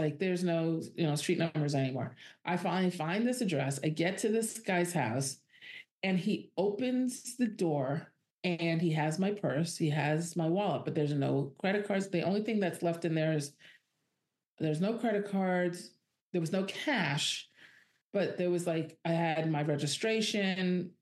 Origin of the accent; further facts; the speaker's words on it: New York, United States; Like my intellectual smarts and my street smarts and being a New Yorker and a New York kid and all that just failed me.